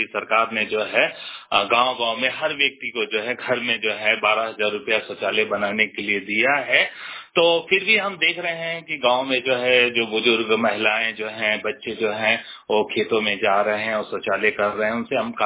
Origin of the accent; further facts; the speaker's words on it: Jigni, Bihar, India; मेरा गांव जिगनी है, मैं बिहार का रहने वाला हूँ, कैमूर डिस्ट्रिक्ट से मैं बोल रहा हूँ।